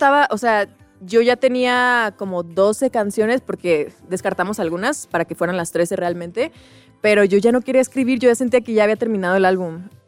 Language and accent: Spanish; Ciudad Juárez, Chihuahua, Mexico; yo soy de Ciudad Juárez.